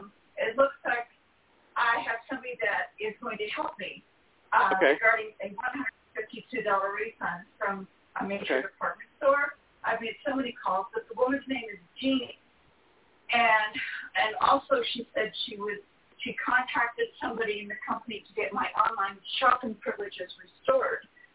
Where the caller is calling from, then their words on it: California, United States; from California, and my date of birth is July the 6th, 1951.